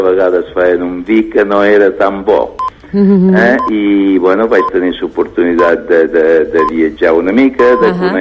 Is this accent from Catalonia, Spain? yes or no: no; Ibiza, Balearic Islands, Spain; born there; jo també som nascut a Eivissa i som fill de pagesos, el que vol dir que també som pagès